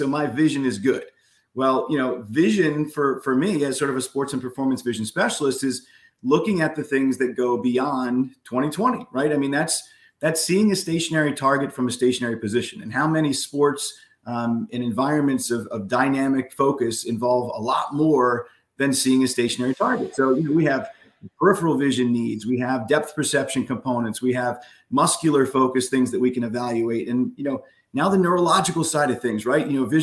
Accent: Pennsylvania, United States; I grew up in Central Pennsylvania, so I grew up playing sports my whole life.

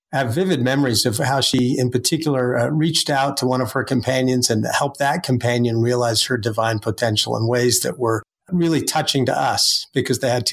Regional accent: Seattle, Washington, United States; now in Rexburg, United States; I'm actually from Seattle originally

